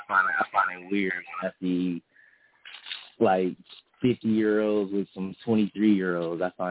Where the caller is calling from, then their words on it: Detroit, Michigan, United States; Oh, yeah, I'm calling from Detroit.